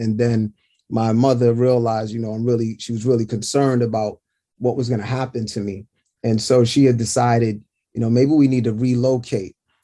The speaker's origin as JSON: {"language": "English", "town": "Brooklyn", "region": "New York", "country": "United States", "tie": "born or raised there", "said": "I was the only child. And so, you know, growing up in Brooklyn, being dark-skinned or being intelligent, there were a lot of things you got just picked on, you know, picked about."}